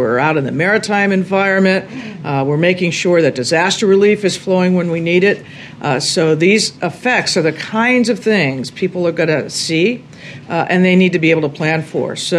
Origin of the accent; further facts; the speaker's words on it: New Mexico, United States; I'm from New Mexico originally. I've lived the border and worked that border my whole life.